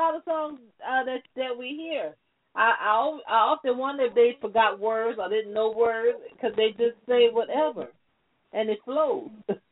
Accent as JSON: {"language": "English", "town": "New Orleans", "region": "Louisiana", "country": "United States", "tie": "born or raised there", "lives_now": "Mississippi, United States", "said": "our hometown, we're from New Orleans. So, but when we come here, once we come here, people mispronounce her name."}